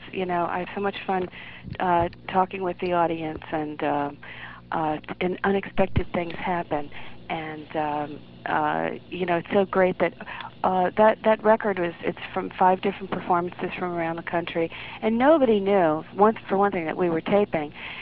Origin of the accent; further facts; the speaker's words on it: Peekskill, New York, United States; I'm originally from Peekskill, New York. And which is just north of New York City, about 40 miles.